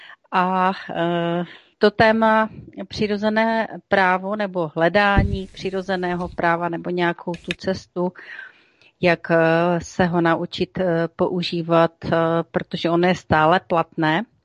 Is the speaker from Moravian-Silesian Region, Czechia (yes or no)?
yes; Havířov, Moravian-Silesian Region, Czechia; dokonce i z mého rodného města Havířova